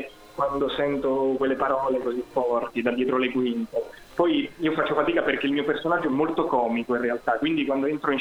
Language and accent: Italian; Calabria, Italy; il personaggio parla in milanese, io sono calabrese.